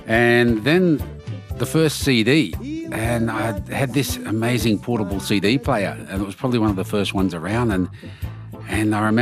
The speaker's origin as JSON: {"language": "English", "town": "Sydney", "region": "New South Wales", "country": "Australia", "said": "I'm an artist from Western Sydney. I'm a Koori. My old people come from Jerseyville and Kempsey, we're Nungadi. And the other old people from my mother's side of the family come from Ireland."}